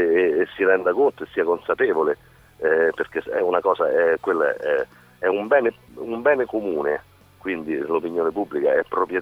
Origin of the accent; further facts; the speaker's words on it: Civitavecchia, Lazio, Italy; Io sono di Civitavecchia, ma il lago di Bracciano per noi, diciamo, se vuoi passare un pomeriggio, una domenica, immerso in una cosa bella nostra